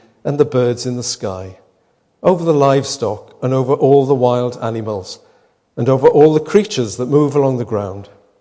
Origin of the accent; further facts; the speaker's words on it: Llangyfelach, Wales, United Kingdom; Jan and I used to live in Gos Aenon, and I was brought up in Llangefelach, and when we married, we moved to Gos Aenon.